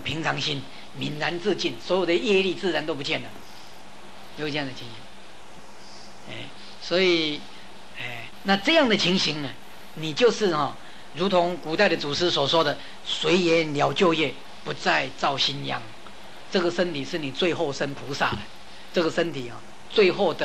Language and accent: Chinese; Taiwan; 我们台湾人啊，这个俗话讲说